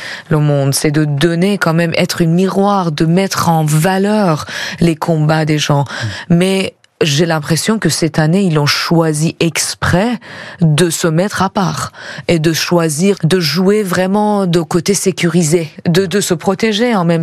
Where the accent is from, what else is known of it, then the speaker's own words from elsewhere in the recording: Iran; Vous voyez, quand on vient d'Iran, les gens ont envie de savoir et nous on est obligés d'expliquer.